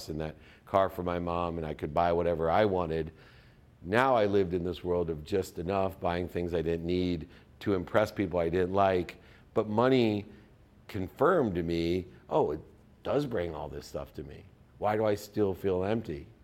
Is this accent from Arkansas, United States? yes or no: no; San Diego, California, United States; But now that I was 30 years old, living in my hometown of San Diego, in my dream house with my dream girl, for the first time in my life, I wasn't happy.